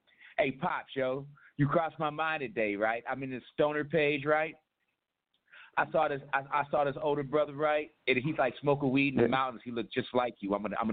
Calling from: Tucson, Arizona, United States; Hey, I'm calling from Tucson, Arizona. What's cracking with you, Pop?

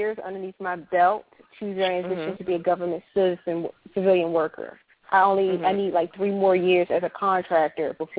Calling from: Virginia, United States; from Virginia.

